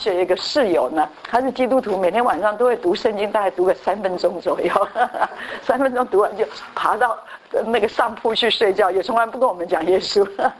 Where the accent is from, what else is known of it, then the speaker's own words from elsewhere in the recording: Taiwan; 我们台湾人哈